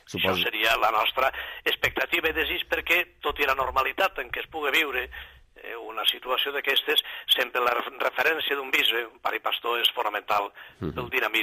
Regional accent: Benicarló, Valencian Community, Spain; also born or lived in Tortosa; Jo, precisament, sóc originari d'aquelles terres, sóc de Benicarló. Però mira, fixa't un detall personalíssim, no, si em permet. Sóc de Benicarló, meva família, però nascut a Tortosa.

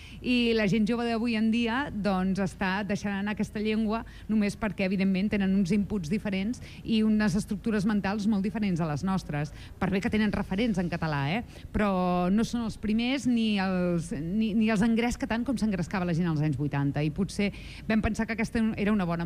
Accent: Catalonia, Spain; Som catalans i per tant pensem en català i per tant pixem, somiem i dormim en català

